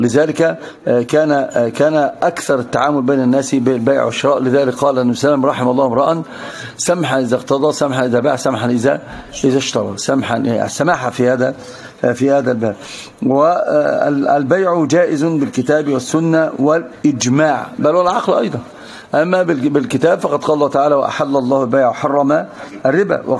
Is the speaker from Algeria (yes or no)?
no; Egypt; انا عندنا في مصر اقول لك واجبه ببلاش